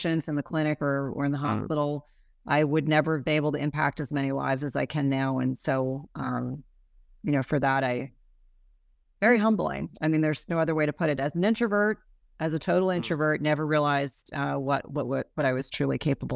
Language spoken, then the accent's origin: English; New Jersey, United States; I grew up in New Jersey and I can definitely be snarky.